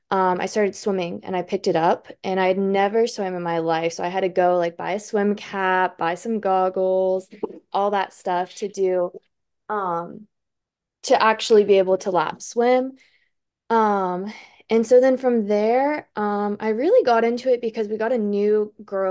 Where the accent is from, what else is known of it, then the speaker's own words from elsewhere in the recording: Florida, United States; But I grew up in Florida, so I was always swimming in the ocean, always doing open water swimming.